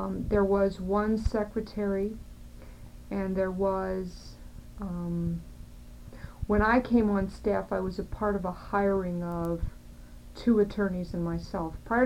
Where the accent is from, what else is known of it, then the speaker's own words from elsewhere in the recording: Bezetta Township, United States; born there; I was born in Bezetta Township at home on July 19th, 1952, on a farm.